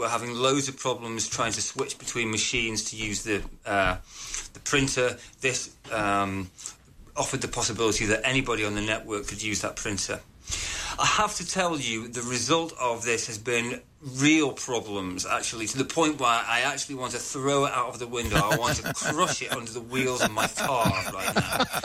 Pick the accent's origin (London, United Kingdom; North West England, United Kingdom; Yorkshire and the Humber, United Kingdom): North West England, United Kingdom; Hi, Dick and Leo. … from Cheshire in the UK.